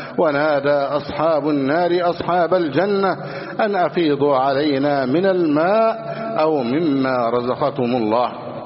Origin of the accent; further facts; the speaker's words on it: Egypt; اللهم اجعل بلدنا مصر أمنا أمانا، سخاء رخاء